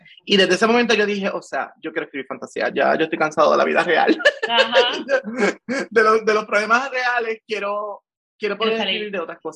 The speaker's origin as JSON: {"language": "Spanish", "town": "Corozal", "country": "Puerto Rico", "said": "como dije anteriormente, vengo de Corozal"}